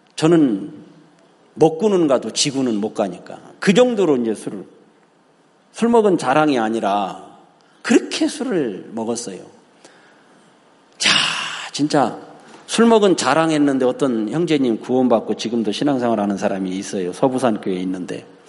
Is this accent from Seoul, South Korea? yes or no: no; Daejeon, South Korea; 제가 고향이 대전이 아주 토백인데, 충청도 토백에.